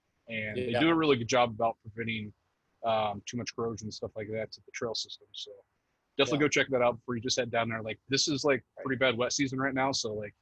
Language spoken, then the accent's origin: English; Indiana, United States; It's stuff like that we don't see up here in Indiana. And I'm from Southern Indiana.